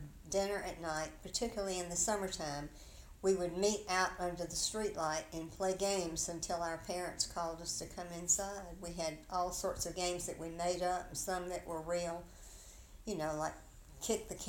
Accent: Jasper, Alabama, United States; born there; I was born in Jasper, Alabama.

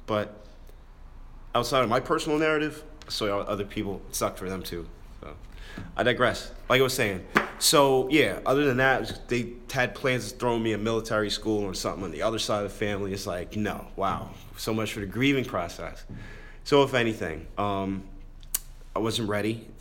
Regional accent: White Plains, New York, United States; also born or lived in Waterbury, Connecticut / Hartsdale, New York; Originally, I'm from Waterbury, Connecticut. After that, age of two, from two to maybe the age of 12, no, two to the age of 15, I lived in White Plains, New York, / Hartsdale, New York

